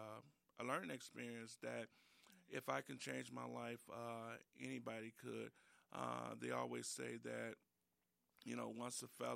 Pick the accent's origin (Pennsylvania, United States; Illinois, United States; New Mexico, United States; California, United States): Illinois, United States; Chicago; now in Racine, United States; I'm originally from Chicago, the west side of Chicago.